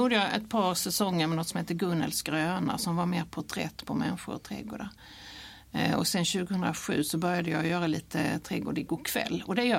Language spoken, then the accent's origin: Swedish; Blekinge, Sweden; accent: southern Swedish dialect; jag brukar ju säga att jag är från Blekinge, så att det är någon sån här uppblandning mellan, ja, det är någon sydsvensk dialekt jag har.